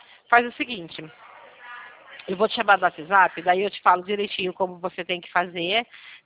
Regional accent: Rio Claro, São Paulo, Brazil; eu também sou de Rio Claro e trabalho aqui em Santa.

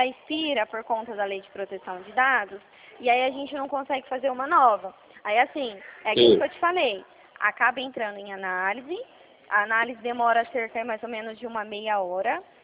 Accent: São Paulo, Brazil; Pelo meu sotaque, acho que você já deve ter percebido que eu sou aqui de São Paulo, né?

